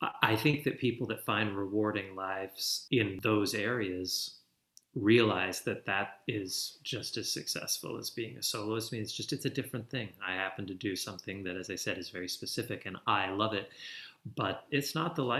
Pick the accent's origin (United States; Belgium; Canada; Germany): Canada; Manitoba; I'm old now, right? I just turned 45 a couple weeks ago. And I think it's a different age. I mean, growing up in Manitoba, Canada in the 80s, I think was like growing up in the 60s and certain other places.